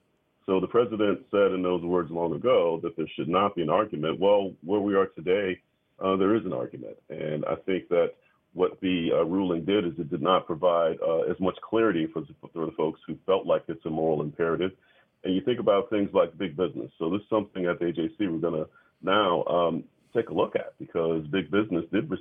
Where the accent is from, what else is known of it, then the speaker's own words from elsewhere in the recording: the South, United States; If you are here in the South, I'm a Southerner, it's hard to walk away from our history.